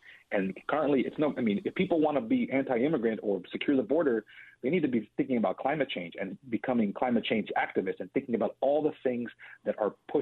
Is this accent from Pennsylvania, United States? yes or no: no; McAllen, Texas, United States; also born or lived in Pharr; I grew up partly in McAllen and Farr. And so when I was a kid in the 80s, I was just accustomed to seeing people coming across the river all day long.